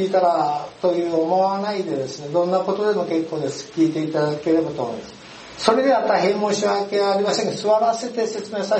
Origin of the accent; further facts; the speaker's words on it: Hiroshima, Japan; moved away as an adult; 私自身はですね、出身は広島県でございましてですね、